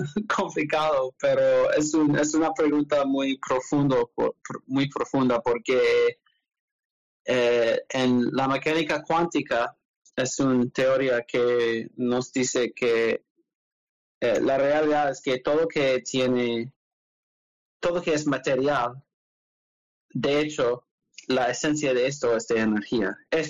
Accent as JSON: {"language": "Spanish", "town": "Milwaukee", "region": "Wisconsin", "country": "United States", "tie": "born or raised there", "lives_now": "Chicago, United States", "said": "En mi pueblo es Milwaukee."}